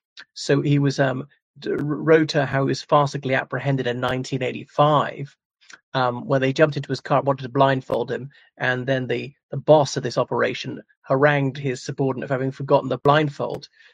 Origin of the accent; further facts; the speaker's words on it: Ireland; from Ireland.